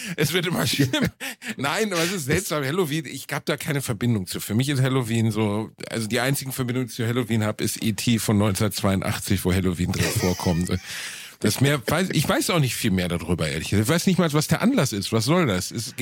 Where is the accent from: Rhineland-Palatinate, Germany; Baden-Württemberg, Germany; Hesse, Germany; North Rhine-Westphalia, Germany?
North Rhine-Westphalia, Germany; Ich bin Westfale und Realist